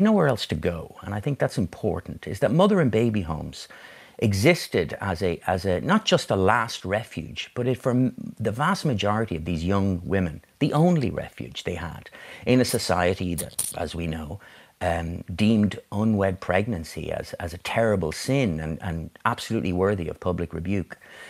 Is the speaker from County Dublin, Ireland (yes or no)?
yes; County Dublin, Ireland; born there; I found out that I was born in St. Patrick's Mother and Baby Home on the Navan Road, which had previously called Pellettstown. And it was the largest mother and baby home in the state.